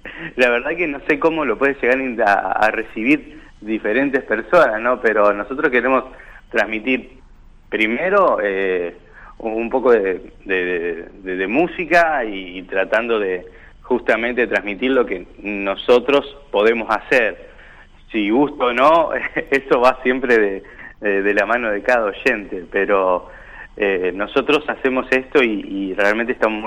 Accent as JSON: {"language": "Spanish", "town": "San Jorge", "region": "Santa Fe", "country": "Argentina", "said": "Nosotros somos de San Jorge, Santa Fe, estamos en el centro oeste de la provincia. Habitantes alrededor de 23, 24 mil aproximadamente."}